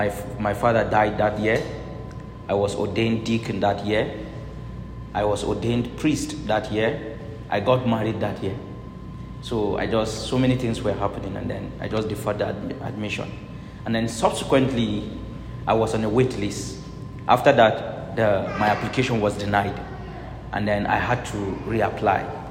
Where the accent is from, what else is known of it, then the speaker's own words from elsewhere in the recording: Jos, Plateau, Nigeria; from Nigeria, from Jos.